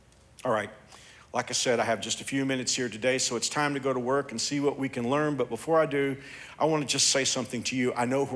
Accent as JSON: {"language": "English", "town": "Andover", "region": "Kansas", "country": "United States", "tie": "born or raised there", "said": "When the tornado hit my hometown of Andover"}